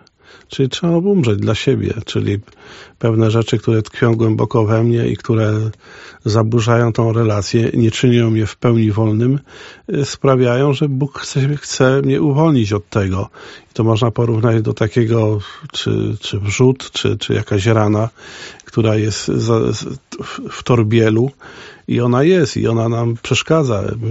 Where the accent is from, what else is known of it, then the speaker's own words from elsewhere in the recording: Niewodnica, Podlaskie Voivodeship, Poland; born there; Urodziłem się w Niewodnika, gdzie Kościół jest pod wezwaniem narodzenia Najświętszej Marii Panny.